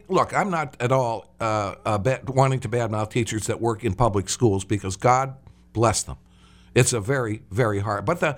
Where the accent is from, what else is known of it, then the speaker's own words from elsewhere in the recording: Chicago, Illinois, United States; I mean, it seemed to me when I was living and growing up in the Chicago area